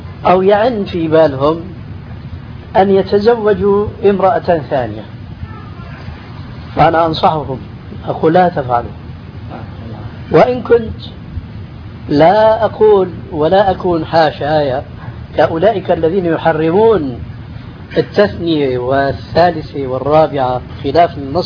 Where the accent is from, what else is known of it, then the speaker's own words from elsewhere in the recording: Syria; عندنا في سوريا